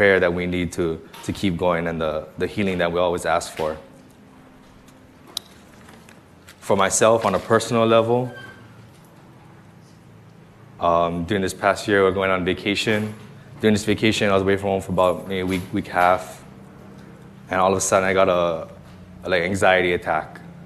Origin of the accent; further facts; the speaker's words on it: Kaneohe, Hawaii, United States; Good morning, everybody. I come from Kaneohe, so I had to wake up early this morning and drive over here.